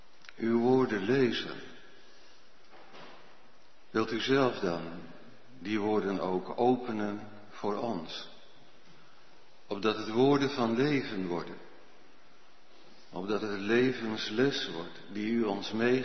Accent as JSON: {"language": "Dutch", "region": "Gelderland", "country": "Netherlands", "said": "En ik kwam van de Veluwe. Ja, nou, de Veluwe, dat weet je misschien wel. Dat is alleen maar zand."}